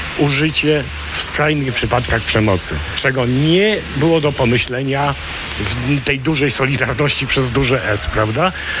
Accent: Kraków, Lesser Poland, Poland; Jestem z Nowej Huty.

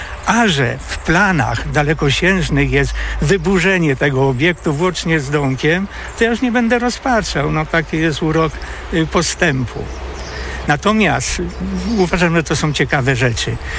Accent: Kuyavian-Pomeranian Voivodeship, Poland; ale pochodzę z Kujaw, z okolic Wrocławka

